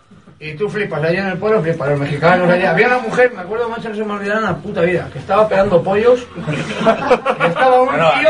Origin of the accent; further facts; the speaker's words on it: Vinuesa, Castile and León, Spain; que yo soy de Vinuesa